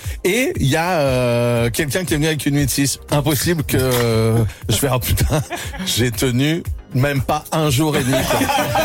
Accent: Sainte-Foy-l'Argentière, Auvergne-Rhône-Alpes, France; Oh, Sainte-Foy-l'Argentière, je suis de Sainte-Foy-l'Argentière.

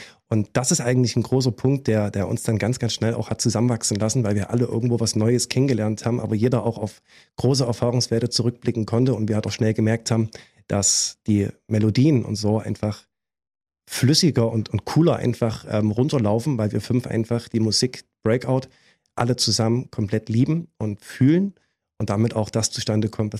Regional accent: Schneeberg, Saxony, Germany; Oder auch bei uns in Schneeberg im Heimatort

